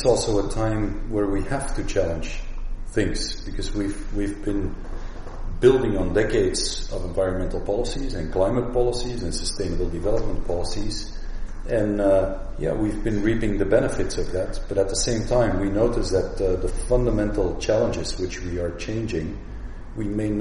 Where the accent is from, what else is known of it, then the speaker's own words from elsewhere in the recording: Antwerp, Flanders, Belgium; also born or lived in United States / Netherlands; I grew up in Belgium. I'm from the Flemish part of Belgium. I grew up in and around Antwerp. I'm a city boy.